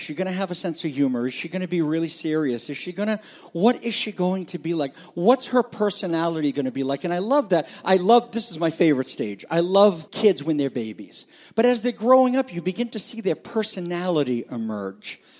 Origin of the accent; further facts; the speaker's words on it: United States; because I'm an American.